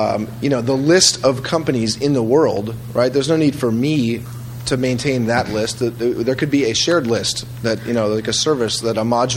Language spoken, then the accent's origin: English; San Francisco, California, United States; from San Francisco.